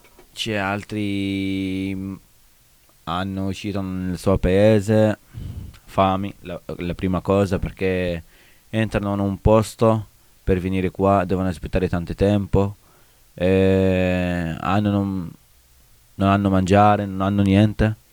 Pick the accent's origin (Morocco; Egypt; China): Egypt; Italian is a second language; Ma io sono egiziano.